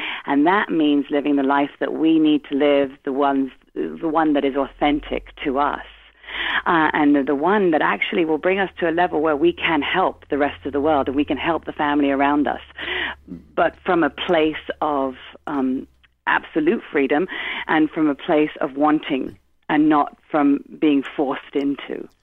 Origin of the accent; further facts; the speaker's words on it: London, United Kingdom; growing up in London in a really kind of colorful life with a larger than life family and mother and father.